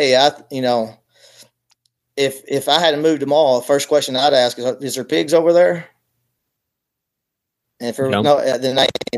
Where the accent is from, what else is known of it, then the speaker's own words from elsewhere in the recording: Missouri, United States; Like I said, I grew up in Southeast Missouri. I've hunted all that area.